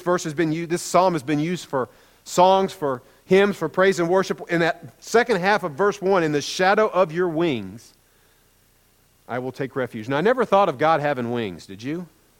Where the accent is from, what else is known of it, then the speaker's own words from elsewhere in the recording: Midwest, United States; I grew up in Tornado Alley. Many of you probably know that, in the Midwest.